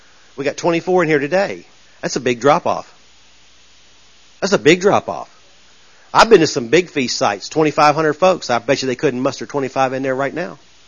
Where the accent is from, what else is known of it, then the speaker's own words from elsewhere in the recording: United States; We grew up in the United States.